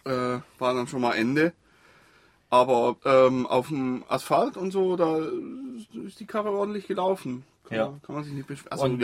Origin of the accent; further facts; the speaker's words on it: Switzerland; Ich bin Schweizer, ich darf Ambiance sagen.